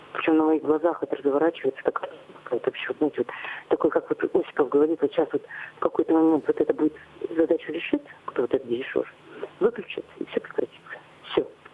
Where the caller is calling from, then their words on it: Novouralsk, Sverdlovsk Oblast, Russia; я из Новоуральска.